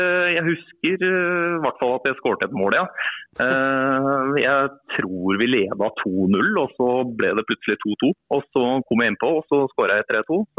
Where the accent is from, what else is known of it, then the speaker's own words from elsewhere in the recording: Koppang, Innlandet, Norway; also born or lived in Trysil; jeg kommer fra Koppang, og spilte der til jeg var guttespiller